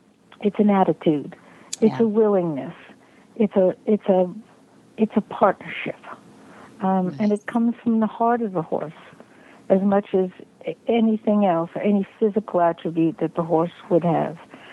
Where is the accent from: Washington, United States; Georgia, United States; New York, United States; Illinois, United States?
New York, United States; New York City; I think in my bio it does say I grew up in New York City, which is not not the place most horse people come from.